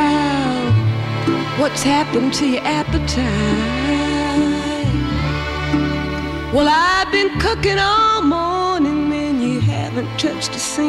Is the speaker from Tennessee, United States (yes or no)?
no; Mississippi, United States; I was born in Chickasaw County in Mississippi, in the southern part of the United States. When I was about 6, we moved to another region in Mississippi called the Delta. And we lived between 2 rivers.